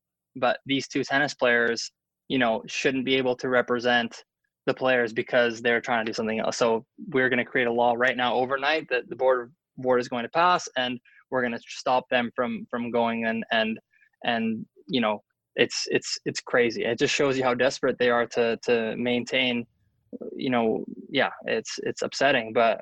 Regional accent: Canada; as a Canadian

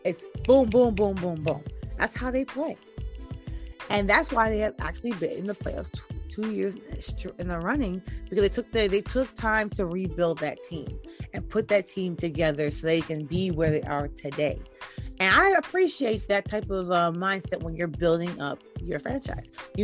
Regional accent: New York, United States; However, I'm a New Yorker. We all know this. I don't care. I don't live there. I haven't lived there in 7 years. But I grew up my whole life there. I am a New York sports girl.

